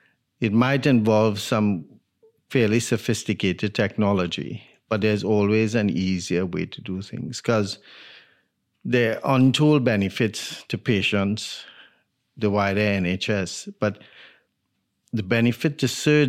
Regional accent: Trinidad & Tobago; moved away as an adult; also born or lived in Jamaica; now in United Kingdom; I'm from Trinidad in the Caribbean, and at the time, the only medical school was in Jamaica, so I went to Jamaica for 4 years, finished my undergraduate training in Trinidad, and then came to the UK to specialize in surgery.

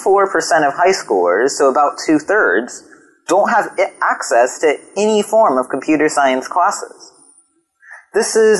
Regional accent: California, United States; but also be put to a vote in my home state of California

